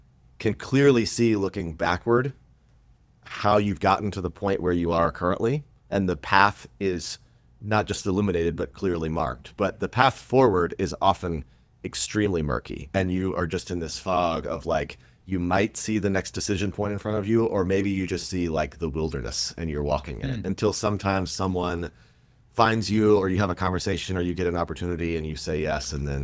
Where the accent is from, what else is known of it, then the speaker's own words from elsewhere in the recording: Knoxville, Tennessee, United States; And I grew up in Knoxville, Tennessee, but I went to summer camp in the Pisgah National Forest.